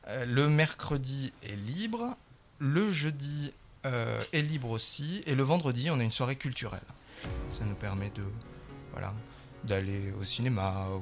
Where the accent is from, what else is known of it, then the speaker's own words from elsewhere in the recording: Grand Est, France; j'ai 25 ans. Je suis le meusien de l'étape, je viens du sud de la Meuse.